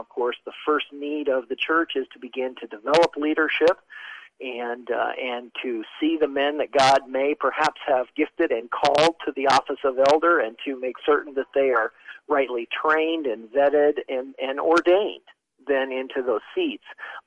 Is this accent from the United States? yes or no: yes; Montana, United States; I was born in Montana. He moved to Idaho, and we were able to visit in the summer, which I thought was wonderful because the community I grew up in, southwest Montana, was very conservative.